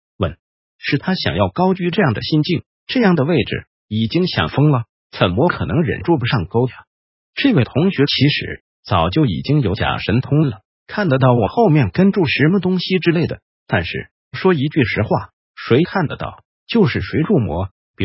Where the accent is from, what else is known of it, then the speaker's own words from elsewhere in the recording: Taiwan; 其实也就是占我们台湾人 70% 以上人口的城府很深的草包